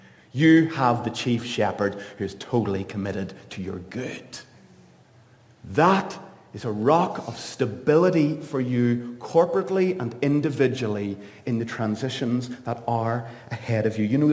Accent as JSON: {"language": "English", "region": "Northern Ireland", "country": "United Kingdom", "said": "Now be careful, I'm from Northern Ireland and we get animated in moments like this."}